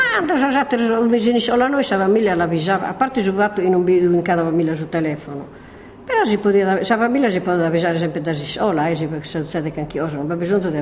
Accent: Gavoi, Sardinia, Italy; Io sono di Gavoi e che sono in Macumere 64 anni.

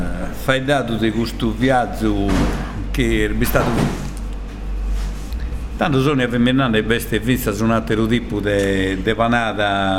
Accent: Spain; Italian is a second language; Sono spagnolo, ma sì.

